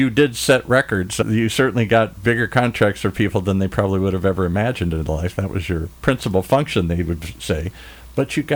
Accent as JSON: {"language": "English", "region": "Midwest", "country": "United States", "tie": "born or raised there", "said": "I grew up in the Midwest, the Packers, the Lions, the Vikings, all that kind of stuff."}